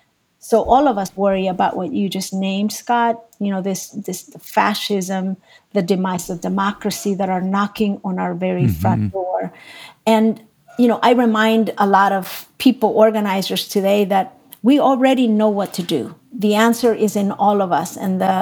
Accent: El Salvador; of a small town, of a state where I'm from El Salvador, I felt many times very small and disconnected from the broader community

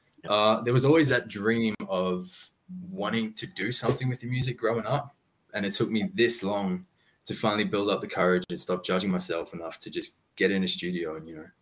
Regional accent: South Africa; moved away as an adult; now in Australia; I'm from South Africa, yeah. I've been in Australia for 6 years now.

